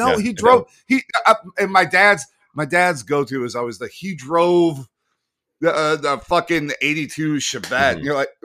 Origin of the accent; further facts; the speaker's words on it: Sycamore, Illinois, United States; Sycamore is a small town. You know everybody. How the fuck do I not know this guy? And I get there, I'm like, oh my God, you married the guy that I grew literally across the fucking street from.